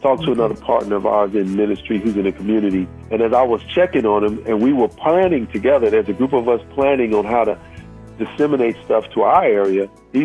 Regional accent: Chicago, Illinois, United States; Even though it's a major metropolitan, I'm from Chicago. It's not like Chicago's transit system.

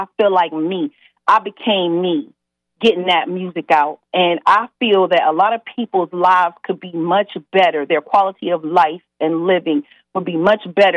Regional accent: Youngstown, Ohio, United States; And, of course, I'm from Youngstown. I'm a mom. I'm a grandmother.

